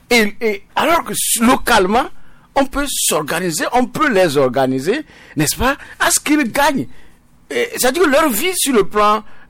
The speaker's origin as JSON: {"language": "French", "town": "Bassar", "region": "Kara", "country": "Togo", "said": "Même chez moi, à Bassar, vous ne trouvez pas."}